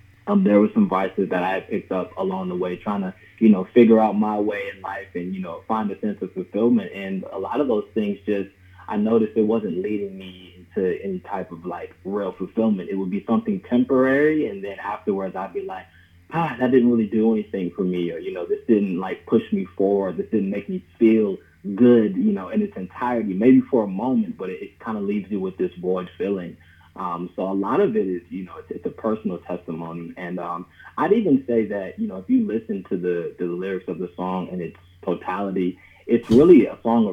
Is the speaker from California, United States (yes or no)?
yes; Los Angeles, California, United States; I grew up in Los Angeles, California, so I've been around the entertainment industry.